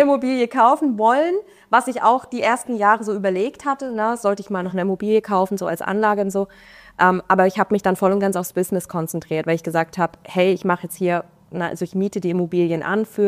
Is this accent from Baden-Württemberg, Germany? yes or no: yes; Offenburg, Baden-Württemberg, Germany; Auch in der Nähe von meiner Heimat. Ich komme ja aus Offenburg, also ein bisschen in Richtung Schwarzwald.